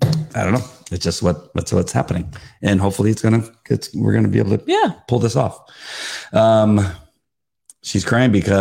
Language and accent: English; La Mirada, California, United States; I grew up in La Mirada.